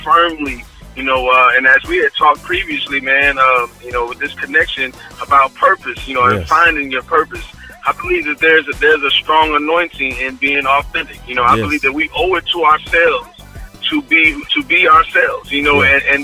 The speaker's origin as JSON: {"language": "English", "town": "Chicago", "region": "Illinois", "country": "United States", "lives_now": "Arkansas, United States", "said": "So I'm a country boy, city boy turned country, because I'm originally from Chicago."}